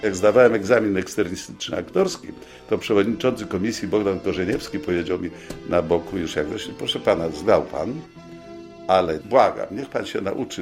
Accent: Wrocław, Lower Silesian Voivodeship, Poland; also born or lived in Białystok; now in Kraków, Poland; To więc urodziłem się w Białymstoku, więc Jagiellonii Białystok z powodu urodzenia w Białymstoku. Wychowałem się we Wrocławiu, więc Śląskowi Wrocław.

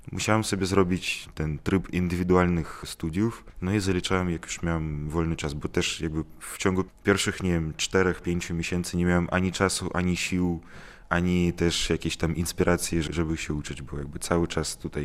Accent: Kyiv, Ukraine; moved away as an adult; now in Białystok, Poland; Jestem z Kijowa i w Kijowie jeszcze studiowałem kulturoznawstwo trochę.

